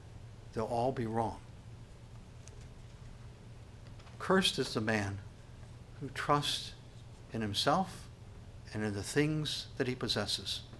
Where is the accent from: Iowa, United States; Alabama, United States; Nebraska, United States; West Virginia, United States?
West Virginia, United States; Monongah; born there; the largest coal mine disaster in the United States happened in Monongah, West Virginia, in case you didn't know the great town that I was born in. And it was a coal mining town.